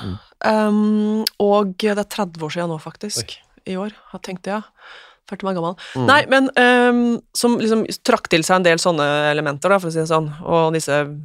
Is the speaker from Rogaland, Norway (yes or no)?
no; Hamar, Innlandet, Norway; altså jeg vokste opp på Hamar.